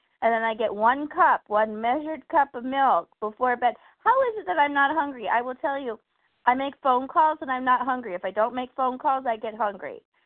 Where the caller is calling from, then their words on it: Kenosha, Wisconsin, United States; from Kenosha, Wisconsin, and grateful to be on the meeting this morning.